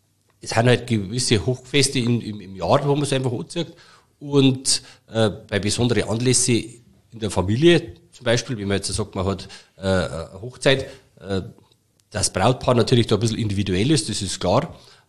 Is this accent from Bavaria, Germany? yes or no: yes; Bavaria, Germany; wie es bei uns in Oberbayern oder überhaupt in Bayern ist.